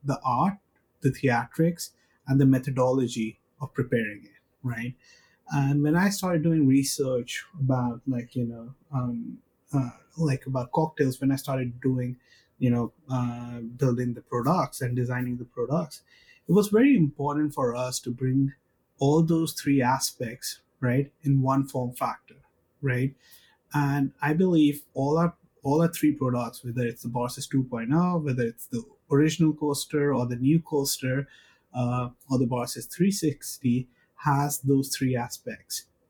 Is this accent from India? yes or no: yes; India; I come from India.